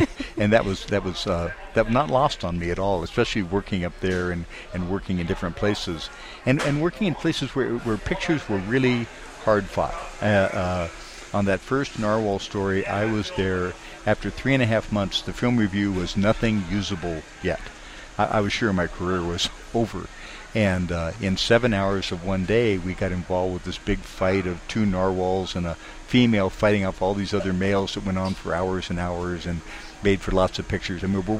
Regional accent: San Diego, California, United States; I grew up in San Diego. My family's been in San Diego forever

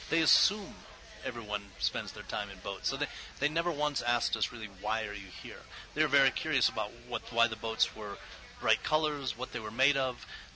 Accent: United States; Well, as an American, I just felt like North Vietnam was a part of the world

